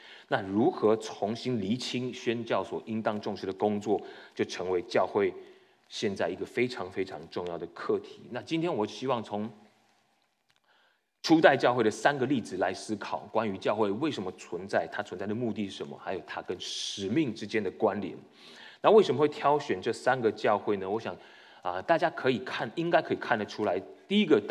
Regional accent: Taiwan; 我从台湾过来

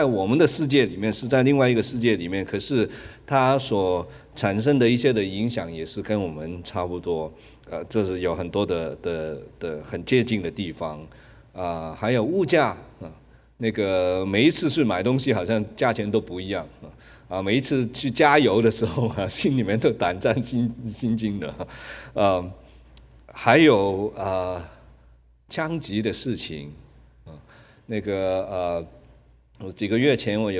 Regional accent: Hong Kong; 我是香港长大的人，香港以前是英国的殖民地

